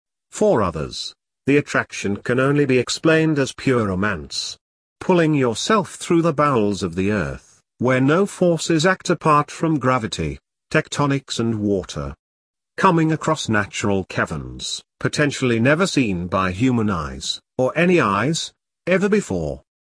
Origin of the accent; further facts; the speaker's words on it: Wales, United Kingdom; For me, I was a romantic. Growing up in the Afan Valley was the most wonderful childhood.